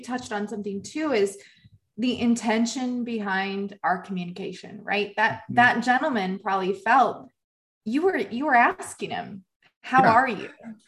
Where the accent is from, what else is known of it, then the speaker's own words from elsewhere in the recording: Midwest, United States; I grew up in the Midwest. It was very routine.